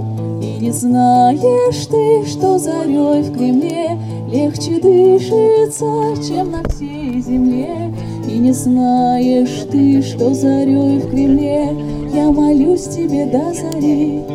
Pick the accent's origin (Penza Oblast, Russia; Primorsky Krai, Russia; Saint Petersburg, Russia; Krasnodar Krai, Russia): Penza Oblast, Russia; Penza; мы из Пензы.